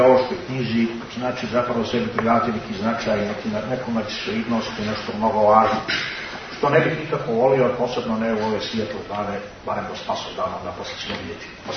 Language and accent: Serbian; Montenegro; ja sam Srbi, a naravno Srbi iz Crne Gore, a ja od toga dolazim